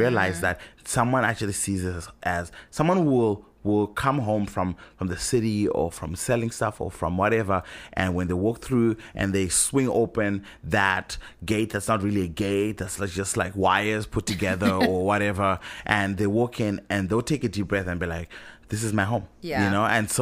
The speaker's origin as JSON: {"language": "English", "country": "Zimbabwe", "said": "and you know, I'm from Zimbabwe, one of the poorest countries in the world"}